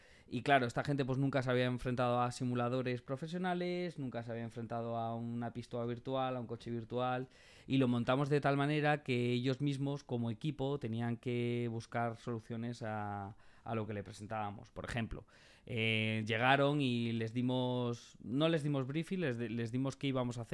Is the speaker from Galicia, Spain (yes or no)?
no; Castilla-La Mancha, Spain; now in Madrid, Spain; porque yo soy de Castilla-La Mancha.